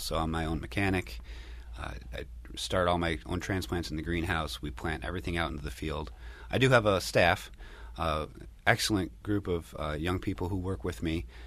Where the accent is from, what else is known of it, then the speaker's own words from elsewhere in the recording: Rochester, New York, United States; it was kind of a thing growing up in Rochester and having a place in the Finger Lakes in the summertime to go to.